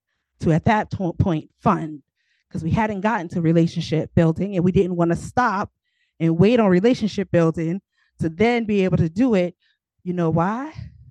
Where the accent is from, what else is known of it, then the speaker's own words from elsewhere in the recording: the South, United States; And I'm saying behind because I'm from the South.